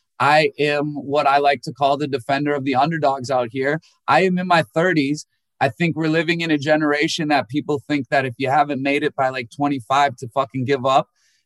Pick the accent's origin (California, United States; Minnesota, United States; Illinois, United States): Minnesota, United States; born there; So like I was born in Minnesota.